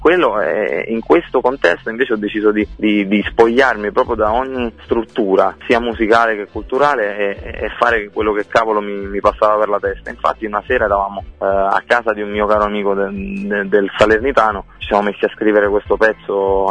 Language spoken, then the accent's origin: Italian; Campania, Italy; Quella è la nostra prerogativa da campani, no? Da napoletani